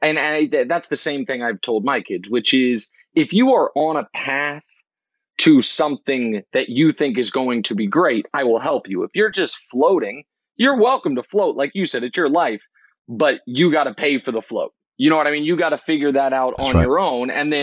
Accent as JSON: {"language": "English", "town": "Kansas City", "region": "Missouri", "country": "United States", "said": "I mean, I'm from Kansas City."}